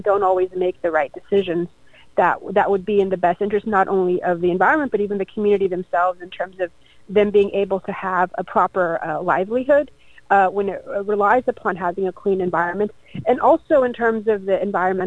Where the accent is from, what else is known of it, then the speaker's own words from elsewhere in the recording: Florida, United States; Since I was born and raised in Florida